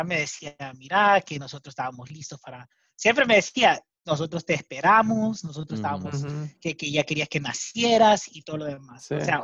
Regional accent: Honduras; born there; Y como yo nací aquí en Honduras, ¿verdad?

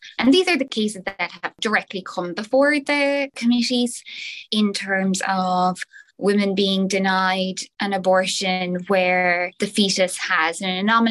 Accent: Ireland; I'm from Ireland and lived under Ireland's abortion ban until it was successfully repealed in 2018.

